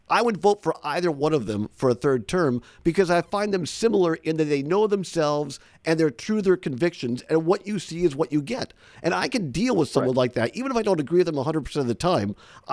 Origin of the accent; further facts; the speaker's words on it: Richland Center, Wisconsin, United States; And then he also came to Richland Center, my hometown, when I helped coordinate his presidential visit in 2004.